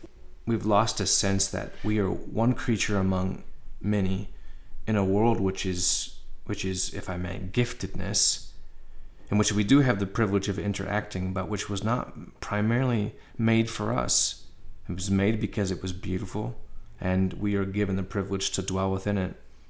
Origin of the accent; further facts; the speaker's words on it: Little Rock, Arkansas, United States; And I know this feeling, growing up in Little Rock, Arkansas, driving over the river and just ignoring it because we have these enormous bridges.